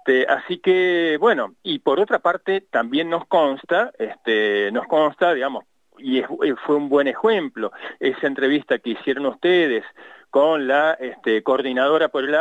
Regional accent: Mendoza, Argentina; a todos nosotros como en mendocinos, ¿no? Es nuestra misma provincia.

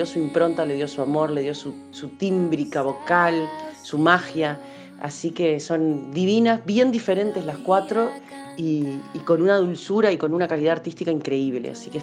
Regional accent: Paysandú, Uruguay; now in Montevideo, Uruguay; yo a los 20 años me fui a vivir a Montevideo a estudiar, o sea, tengo más de la mitad de mi vida no viviendo en Paysandú, que es mi ciudad natal

